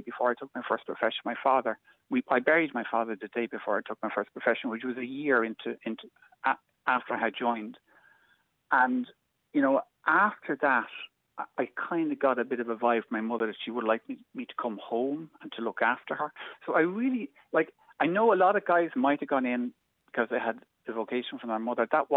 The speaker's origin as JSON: {"language": "English", "town": "Donnycarney", "region": "Leinster", "country": "Ireland", "tie": "born or raised there", "said": "I was in the living room at home in Dunnycarney. I grew up in Belton Park Avenue in Dunnycarney."}